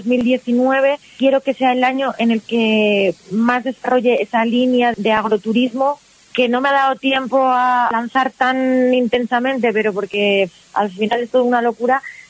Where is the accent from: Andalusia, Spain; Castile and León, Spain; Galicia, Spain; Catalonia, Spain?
Castile and León, Spain; Almendra; born or raised there